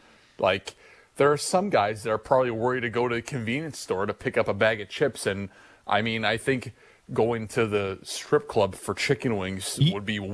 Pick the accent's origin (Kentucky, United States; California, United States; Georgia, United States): California, United States; San Diego; I was driving to San Diego, and I was from San Diego back